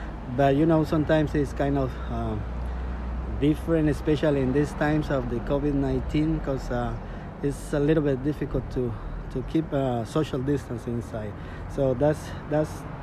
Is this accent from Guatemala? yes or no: yes; Guatemala City, Guatemala Department, Guatemala; English is a second language; also born or lived in Quetzaltenango; now in Ireland; Guatemala City. We're coming from Guatemala City, and the place where I was born, it calls Quetzaltenango. We're very close to the border between Guatemala and Mexico.